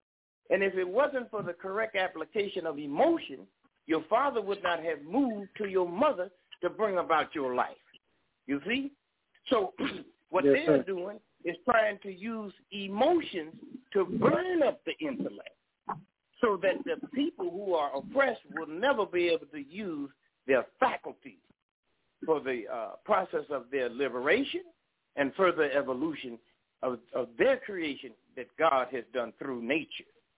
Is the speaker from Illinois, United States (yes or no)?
yes; Chicago, Illinois, United States; because we were raised in Chicago.